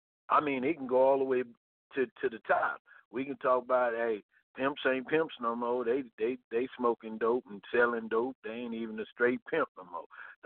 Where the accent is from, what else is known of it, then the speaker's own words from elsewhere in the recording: Oak Park, California, United States; because I'm from Oak Park, they ain't going to listen to me